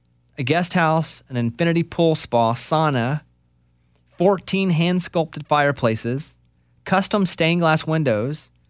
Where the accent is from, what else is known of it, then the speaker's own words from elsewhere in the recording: Arkansas, United States; When I grew up in Arkansas, everyone said … got a house, Hot Springs Village.